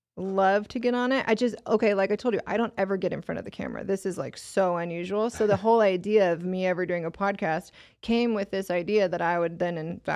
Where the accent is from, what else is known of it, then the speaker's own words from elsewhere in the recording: United States; I'm an American. I've never seen a wallaby in my entire life.